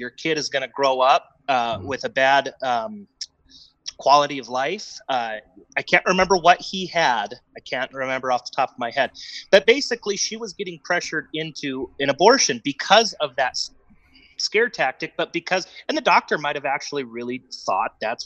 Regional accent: Wisconsin, United States; You go out with, like me, I grew up in Wisconsin. There was a group of us that went out.

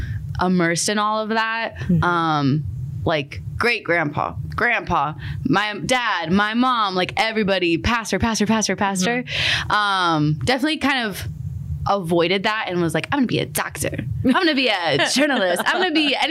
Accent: Massachusetts, United States; I'm originally from Massachusetts, so not Minnesota. East Coast girl at my heart.

